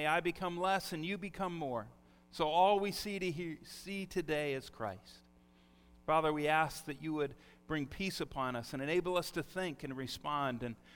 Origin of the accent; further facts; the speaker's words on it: United States; as an American, the only time we really hear about blessing is when you sneeze.